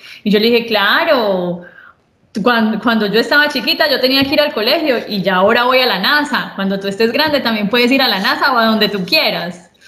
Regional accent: Medellín, Antioquia, Colombia; Soy una mujer colombiana que nací y crecí en Medellín. Estudié ingeniería mecánica en la Universidad EAFIT de Medellín.

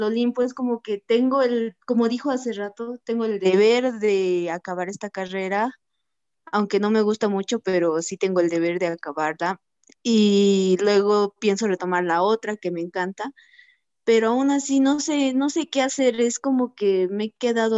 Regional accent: Bolivia; Soy de Bolivia y estás como a 2 horas retrasado de mi horario.

